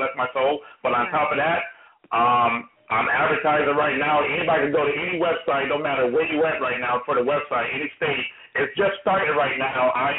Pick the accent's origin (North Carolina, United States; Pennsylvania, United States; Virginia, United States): Virginia, United States; I am a biker from Virginia, active military.